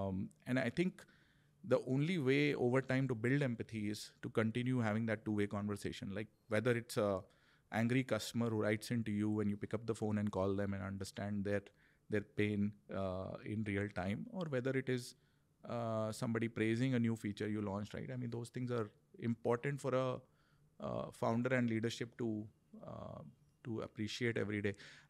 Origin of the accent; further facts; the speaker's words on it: Kanpur, Uttar Pradesh, India; also born or lived in Lucknow; Like I grew up in Kanpur and Lucknow.